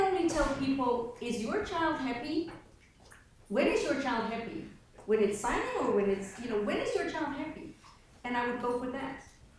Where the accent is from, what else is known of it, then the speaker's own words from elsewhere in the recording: Netherlands; first language Dutch; English is a second language; But it never will happen, because Dutch is our language. It's our identity. So I can use as much English as I want for international communication or for my work and reading, but Dutch is my language.